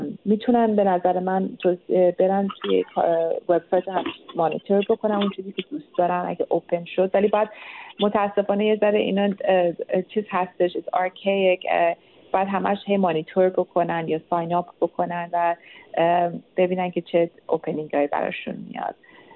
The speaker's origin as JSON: {"language": "Persian", "country": "Iran", "said": "من حامیشون خواهم بود به عنوان یک ایرانی"}